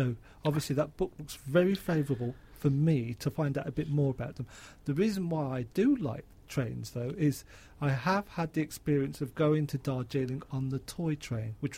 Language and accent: English; Birmingham, West Midlands, United Kingdom; I mean, I come from Birmingham, and back in the 70s, late 70s